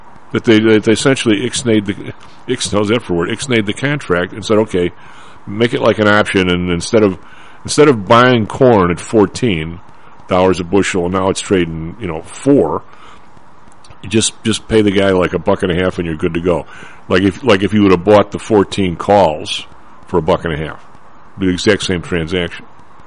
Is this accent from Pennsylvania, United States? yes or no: no; Evergreen Park, Illinois, United States; in when I grew up in Evergreen Park, there were probably six or seven smaller independent grocers in the hood.